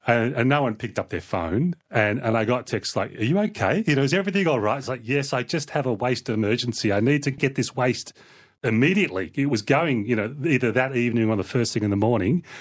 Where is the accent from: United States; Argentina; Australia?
Australia; Victoria; also born or lived in Melbourne; growing up in a farmhouse behind a levee bank in a bean field by the banks of the Snowy River in a very sort of isolated community upstream of Orbost in far east Gippsland. I was taken there when I was 4 years old.